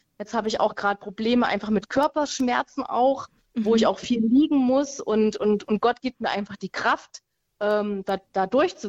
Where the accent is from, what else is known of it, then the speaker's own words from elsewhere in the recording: Saxony-Anhalt, Germany; Ich komme aus Sachsen-Anhalt